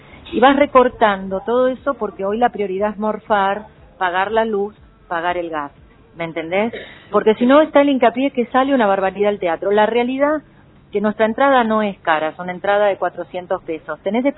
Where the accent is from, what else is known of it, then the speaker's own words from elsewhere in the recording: Argentina; porque yo soy una argentina más, yo soy laburanta